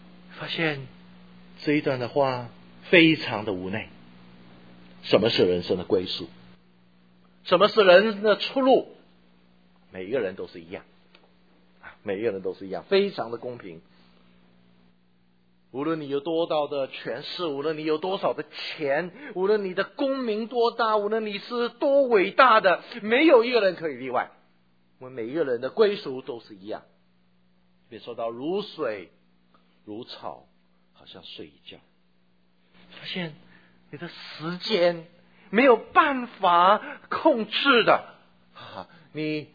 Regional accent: Hong Kong; moved away; 最近的这几年我都每一年会去一次香港啊，我发现在那个地方，我在那边长大，我发现那个地方好像很有一种的亲切感。但是你要问我要那个地方是不是我的家乡，我心里面还是不觉得，可能离开香港太久了啊

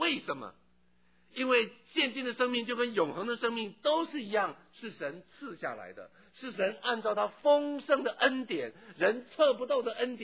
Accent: China; 就是我们中国人曾经说过的一句话，好死不如赖活，就是我们中国人讲的这句话。

